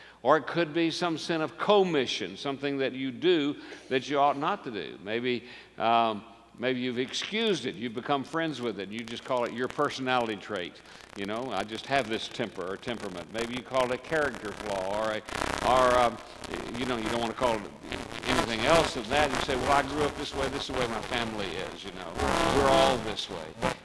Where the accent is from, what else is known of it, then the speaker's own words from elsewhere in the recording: Kansas City, Missouri, United States; I grew up in Kansas City, went to Northeast High School and Junior High School and Gladstone Grade School.